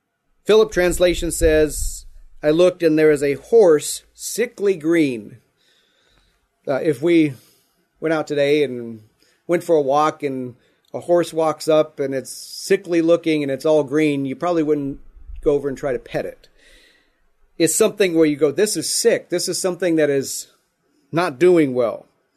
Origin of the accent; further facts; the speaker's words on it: Midwest, United States; I grew up in the Midwest, you guys have tornadoes.